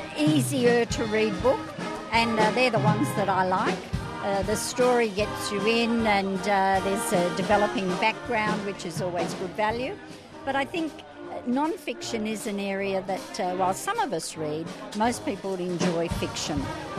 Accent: Melbourne, Victoria, Australia; When I was a child growing up in Melbourne, we lived on the streets. We played on the streets.

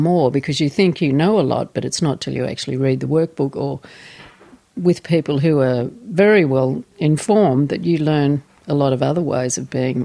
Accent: Newcastle, North East England, United Kingdom; This time I've lived here 7 years. I grew up in Newcastle and lived for many, many, many years.

